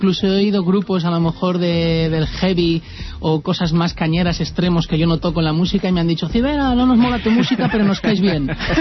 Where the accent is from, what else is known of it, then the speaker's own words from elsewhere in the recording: Aragon, Spain; yo creo que soy aragonés y muy involucrado directamente con mi tierra. Adoro Teruel, adoro mi familia, mis principios, mis costumbres